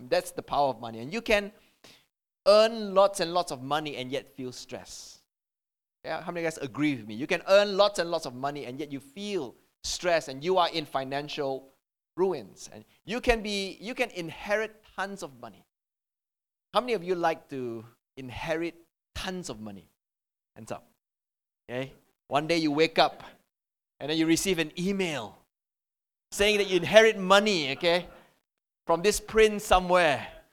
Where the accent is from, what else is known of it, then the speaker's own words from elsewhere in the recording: Malaysia; he decided to host me and my friend for dinner, because we are from Malaysia as well.